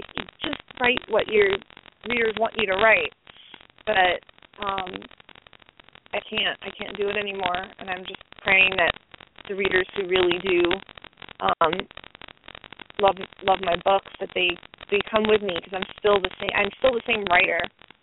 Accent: New York, United States; Well, being Jewish, I was born and raised in New York and born and raised as a Reformed Jew.

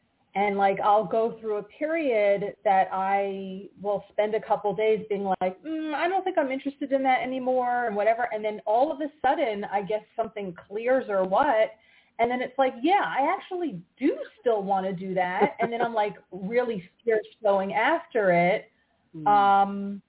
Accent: New York, United States; you know, I come from New York and I'm used to pitching a lot of people

